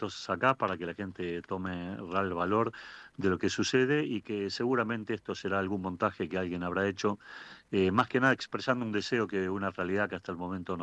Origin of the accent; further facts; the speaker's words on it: Argentina; nos toca muy de cerca como argentinos